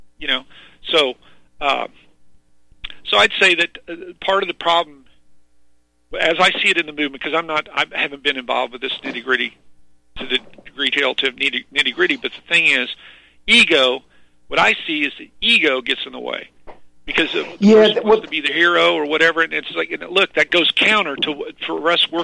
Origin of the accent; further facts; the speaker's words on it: Missouri, United States; I'm originally from Missouri